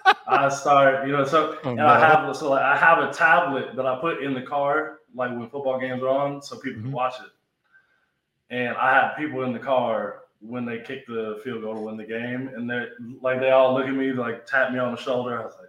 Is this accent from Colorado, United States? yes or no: no; Kansas City, Missouri, United States; So it's actually funny. I'm not from Texas. I'm actually from Kansas City.